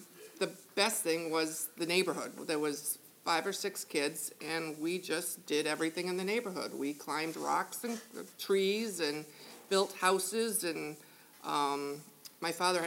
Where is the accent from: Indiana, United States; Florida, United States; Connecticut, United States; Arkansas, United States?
Connecticut, United States; I grew up in a small town in eastern Connecticut called Basra. We were very small.